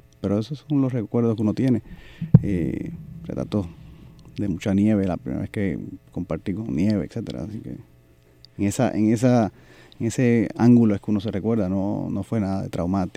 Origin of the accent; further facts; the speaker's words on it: Santurce, Puerto Rico; Pues yo nací en Santurce en el 1963.